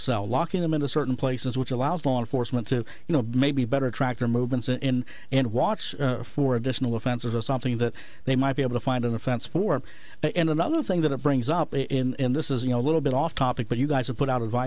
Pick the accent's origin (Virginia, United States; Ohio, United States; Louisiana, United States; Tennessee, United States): Ohio, United States; I can give you an example right now in my home state of Ohio